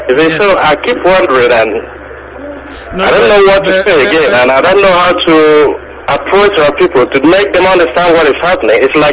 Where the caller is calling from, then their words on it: Brazil; I'm calling from Brazil.